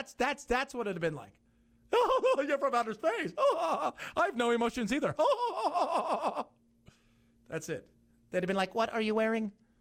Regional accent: California, United States; You know, because I'm coming from California, right?

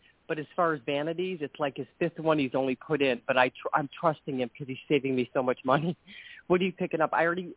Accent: Ohio, United States; from Ohio.

